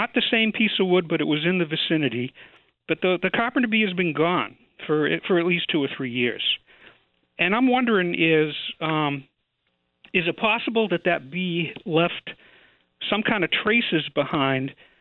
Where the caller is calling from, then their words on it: Massachusetts, United States; in Massachusetts.